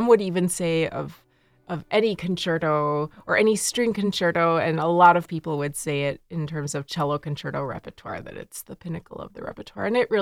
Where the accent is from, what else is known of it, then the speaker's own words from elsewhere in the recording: Okemos, Michigan, United States; I grew up in Okemos, Michigan, and I'm a child of two musician parents.